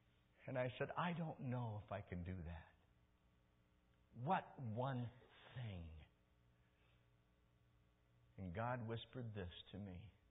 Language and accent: English; Michigan, United States; But before I did that, I made a trip out to Michigan, to my hometown.